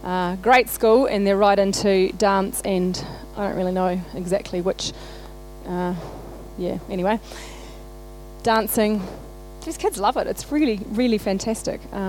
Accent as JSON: {"language": "English", "town": "Rangiora", "region": "Canterbury", "country": "New Zealand", "also_born_or_lived": "Wellington / Auckland / London / Los Angeles", "said": "so I'm from Rangiora, obviously. This is my home church from when I was about 20. I'm now 36. And a few years ago, after living Wellington, Auckland, London, LA for work"}